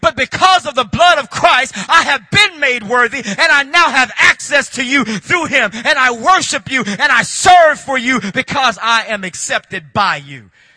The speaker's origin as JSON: {"language": "English", "town": "Chicago", "region": "Illinois", "country": "United States", "tie": "born or raised there", "said": "I grew up in Chicago, and, you know, in the Baptist background, in the Baptist background, you know, Baptist people are different."}